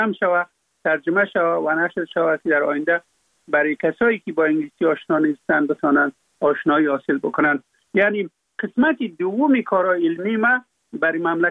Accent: Afghanistan; در اونجا فقط من افغان هستم

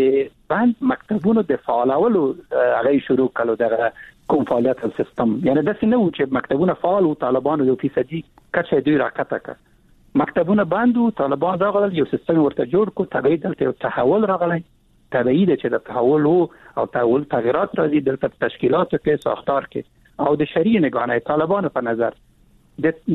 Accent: Afghanistan; زه افغان یم

